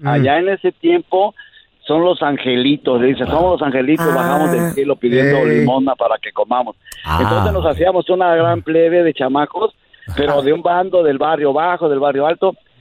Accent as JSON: {"language": "Spanish", "region": "Chiapas", "country": "Mexico", "said": "traemos la tradición nosotros somos de Chiapas."}